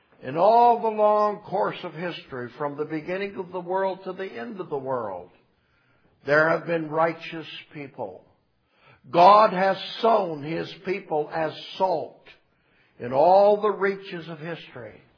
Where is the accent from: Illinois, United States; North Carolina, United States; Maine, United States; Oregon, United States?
Oregon, United States; born there; I was born in Southern Oregon in 1934. Now you know how old I am.